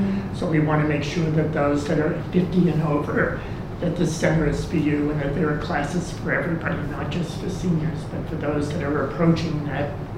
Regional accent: Boston, Massachusetts, United States; And we born and raised in Boston, so she was a stubborn Boston Irish Catholic pain in the ass.

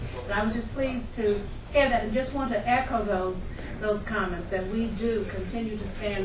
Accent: Peekskill, New York, United States; I'm from Peekskill

